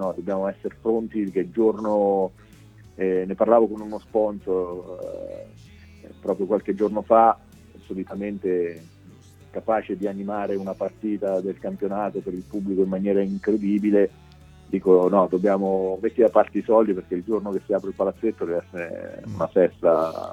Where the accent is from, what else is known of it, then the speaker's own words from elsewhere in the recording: Fabriano, Marche, Italy; parlo anche per la mia terra che è Fabriano